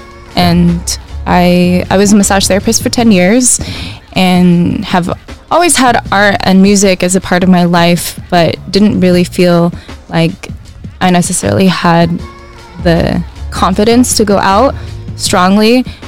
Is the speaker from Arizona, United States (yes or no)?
yes; Arizona, United States; Yeah, I come from Chinese parents. I'm Chinese American. I identify as Chinese American.